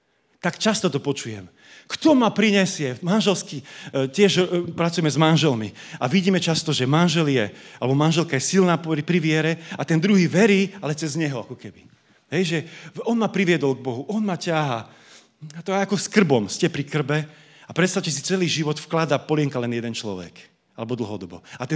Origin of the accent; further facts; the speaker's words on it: Bratislava, Bratislava Region, Slovakia